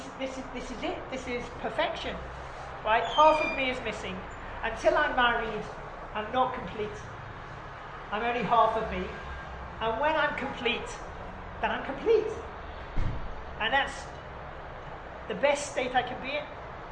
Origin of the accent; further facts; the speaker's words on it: England, United Kingdom; I'm from England and she's an Ethiopian, right? I'm Sephardi